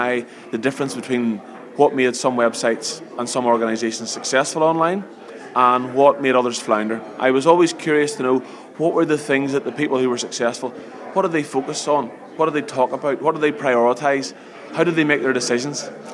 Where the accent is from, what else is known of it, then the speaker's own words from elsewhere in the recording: Northern Ireland, United Kingdom; I'm an Antrim man, as you can maybe tell from my accent.